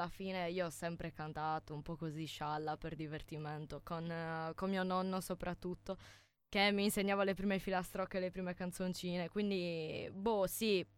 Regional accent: Sardinia, Italy; la frase «io dura come una sarda» è, cioè, un elogio alla mia terra

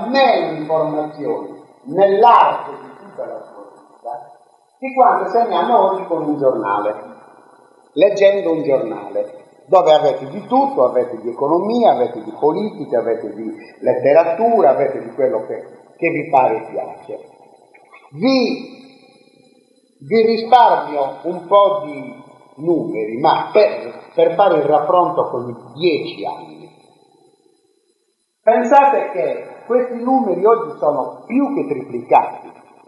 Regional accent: Perdasdefogu, Sardinia, Italy; born there; se voi andate al paese dove io sono nato, al comune, a Perdos de Vogo

